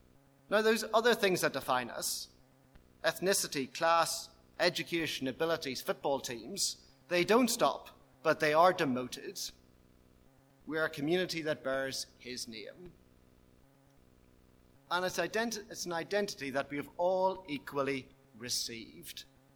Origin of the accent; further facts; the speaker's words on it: United Kingdom; I'm British. I'm Anglican.